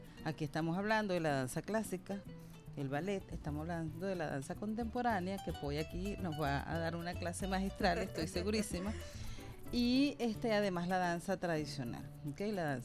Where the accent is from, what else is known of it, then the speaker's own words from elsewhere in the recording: Venezuela; determinando muy bien el tema de la identidad de lo que somos como venezolanos